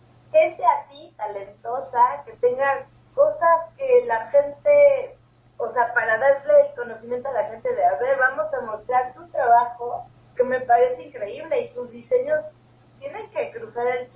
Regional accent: Puebla, Mexico; born there; also born or lived in Cuernavaca / Costa Rica / Spain / Argentina; Sí nací en Puebla, me fui a vivir mucho tiempo en Cuernavaca, casi no estaba acá, estuve en Costa Rica, en España, en Argentina, o sea, he estado en varios países viviendo sola.

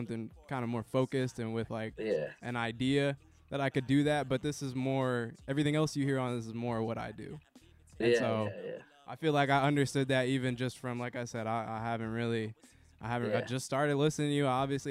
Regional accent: Portland, Oregon, United States; Yeah, I never, so I grew up here in Portland, but my brother did go to U

